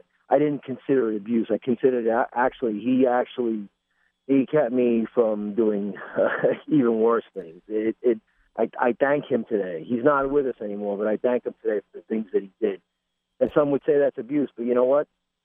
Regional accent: Brooklyn, New York, United States; my family and I grew up in Brooklyn. We didn't have much. You know, we were poor.

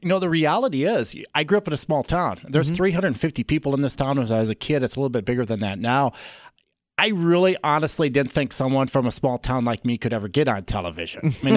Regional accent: Elysian, Minnesota, United States; I grew up in a little small town in southern Minnesota called Elysian.

